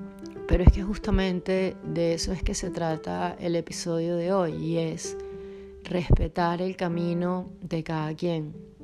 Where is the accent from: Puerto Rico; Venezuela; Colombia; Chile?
Venezuela; Caracas, Capital District; now in Porto, Portugal; soy de Caracas, Venezuela y vivo en Oporto, en Portugal, desde hace casi 9 meses